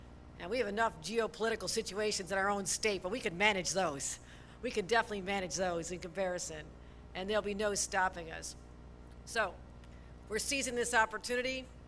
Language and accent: English; Buffalo, New York, United States; I'm from Buffalo, I can say that.